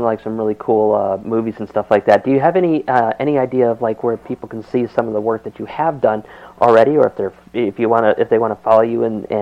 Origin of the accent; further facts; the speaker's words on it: Bristol, Connecticut, United States; Because I was born and raised in Bristol, Connecticut